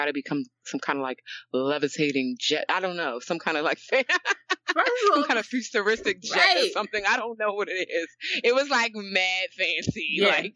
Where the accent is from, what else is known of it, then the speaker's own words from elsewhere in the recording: Baltimore, Maryland, United States; Like, I'm from Baltimore.